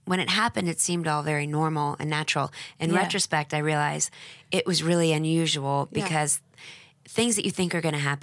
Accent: Dallas, Texas, United States; You know, I'm from Dallas.

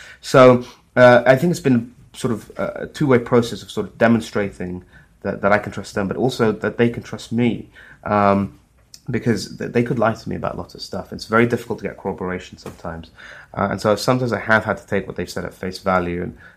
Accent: Saudi Arabia; At a personal level, I'm a Muslim myself. I grew up in Saudi Arabia.

